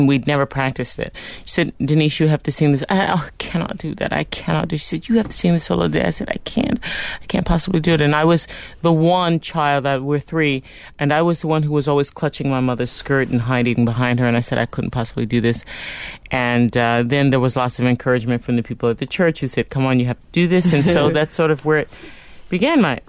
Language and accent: English; Washington, District of Columbia, United States; in church when I was a young girl growing up in Washington, D.C., with my family who had a singing group.